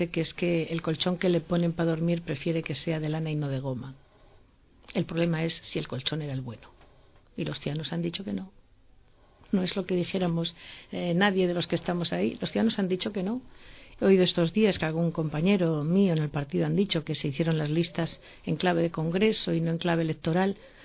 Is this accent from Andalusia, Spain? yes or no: no; Cantabria, Spain; Es que somos de Cantabria y recordamos la reconversión industrial en Cantabria